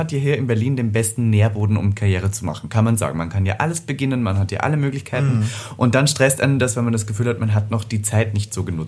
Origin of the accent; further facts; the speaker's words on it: Austria; Ich komme aus Österreich, wo es nicht okay war.